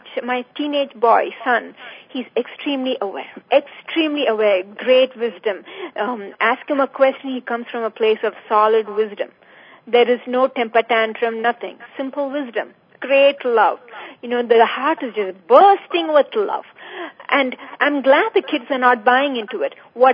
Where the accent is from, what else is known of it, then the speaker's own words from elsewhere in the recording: India; I was raised in India.